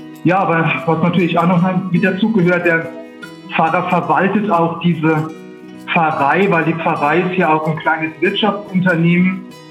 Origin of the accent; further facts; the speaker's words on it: Odenwald, Germany; nach Hause zu fahren, dort wo ich herkomme, in den Odenwald